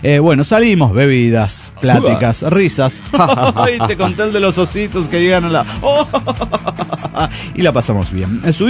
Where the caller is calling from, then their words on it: Tierra del Fuego, Argentina; de Tierra del Fuego.